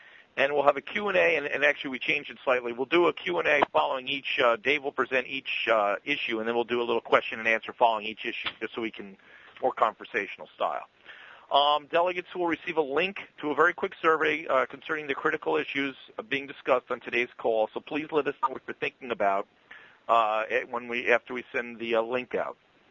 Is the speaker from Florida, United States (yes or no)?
no; New Jersey, United States; Hey, I'm from New Jersey. Believe me.